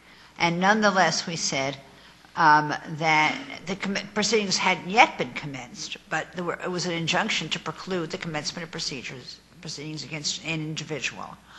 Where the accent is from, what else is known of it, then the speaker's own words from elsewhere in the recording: Cincinnati, Ohio, United States; born there; I was born in Cincinnati, Ohio